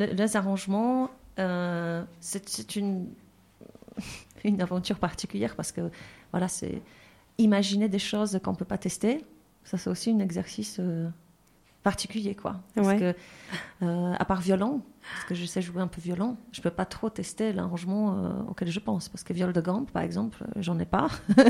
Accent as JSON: {"language": "French", "country": "Poland", "tie": "born or raised there", "second_language": "French", "said": "je me rappelle quand j'étais petite en Pologne"}